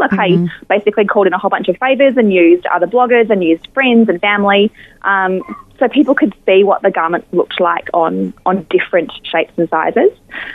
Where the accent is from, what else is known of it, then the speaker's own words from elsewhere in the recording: Queensland, Australia; Again, being a Queenslander, print and colour.